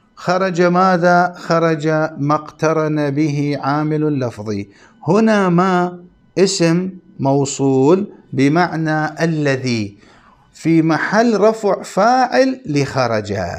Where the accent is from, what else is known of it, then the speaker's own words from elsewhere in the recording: Iraq; أما عندنا في العراق نتعامل بالدينار